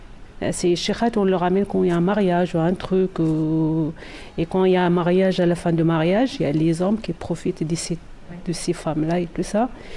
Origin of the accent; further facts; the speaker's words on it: Netherlands; also born or lived in Morocco; j'ai grandi entre le Hollande et le Maroc.